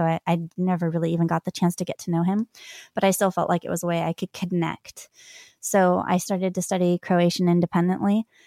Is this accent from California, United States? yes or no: yes; California, United States; California. I have Irish heritage, among other things.